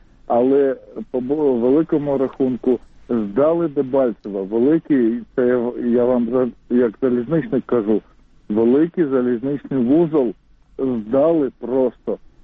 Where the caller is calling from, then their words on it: Kyiv, Ukraine; з міста Києва, телефоную вам.